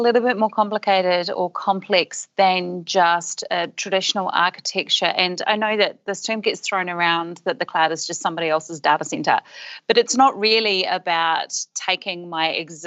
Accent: Christchurch, Canterbury, New Zealand; And I'm actually originally from Christchurch.

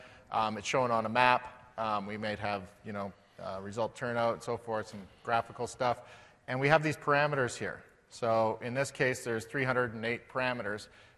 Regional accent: Canada; In case you hadn't noticed by our accents, we are Canadian, so this is not U.S. data.

